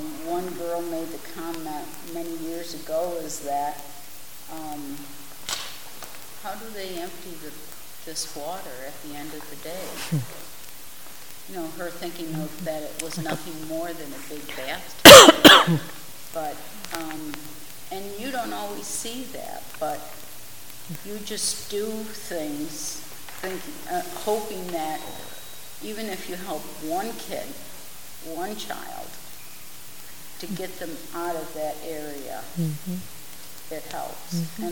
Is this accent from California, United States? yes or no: no; New York, United States; I came from New York, and New York really doesn't have any poor people.